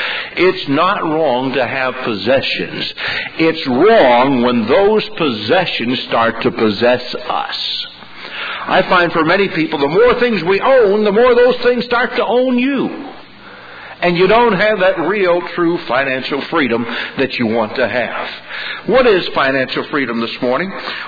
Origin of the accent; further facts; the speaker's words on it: Canada; now in United States; I remember when my dad and I, we grew up in Canada. And when we came to the States here